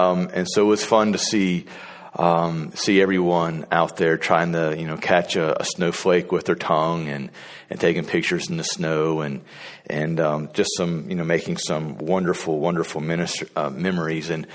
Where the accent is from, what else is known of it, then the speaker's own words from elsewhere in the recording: Ohio, United States; what are some snows that I've experienced in the Midwest growing up in Ohio, and also going to college in Springfield, Missouri.